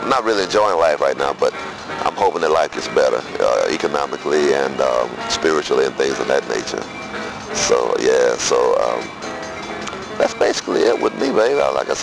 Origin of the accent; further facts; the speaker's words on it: Dallas, Texas, United States; now in New Orleans, United States; I'm originally from Dallas, Texas. I have lived here in New Orleans off and on for the past 28 years.